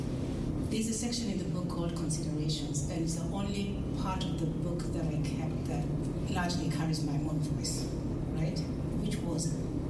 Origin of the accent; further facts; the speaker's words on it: Kenya; When I was growing up in Kenya, from grade 1 to grade 4, we had Swahili lessons as well as English. And I could speak Swahili as well as I could speak English